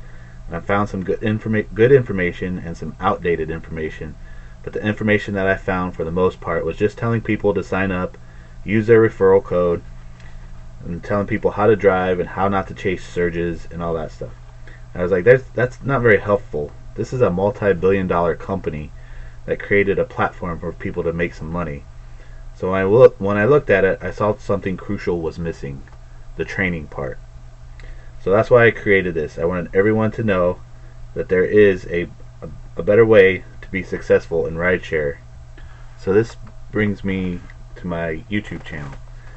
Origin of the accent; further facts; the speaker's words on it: Indiana, United States; I was born and raised in Indiana, and I left for the Air Force basic training 3 months after my 18th birthday.